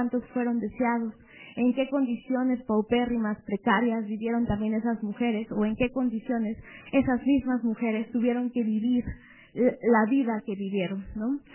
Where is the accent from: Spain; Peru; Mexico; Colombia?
Mexico; una forma de hacer política nosotros mismos, como mexicanos